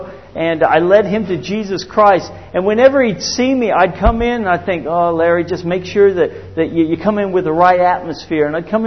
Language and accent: English; Australia; And I am an Aussie